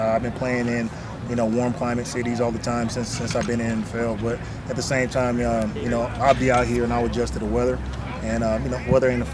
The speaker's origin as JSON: {"language": "English", "town": "San Diego", "region": "California", "country": "United States", "tie": "born or raised there", "said": "playing in the Super Bowl in my hometown, Super Bowl 37, playing out there in San Diego, and it was great to go back to my hometown, you know, where I grew up"}